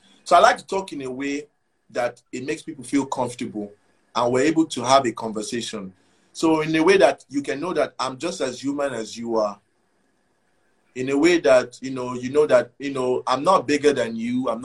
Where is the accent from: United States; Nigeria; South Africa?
Nigeria; But see, I'm Nigerian down to the core.